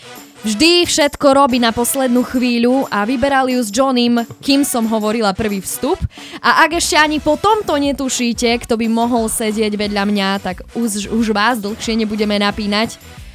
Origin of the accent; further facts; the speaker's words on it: Spiš, Slovakia; No ja som z tvrdého Spíša, zo srdca Spíša.